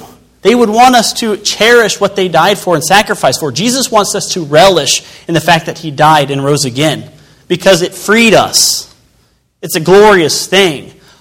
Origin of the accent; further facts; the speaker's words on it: United States; I'm American, and I praise the Lord for it.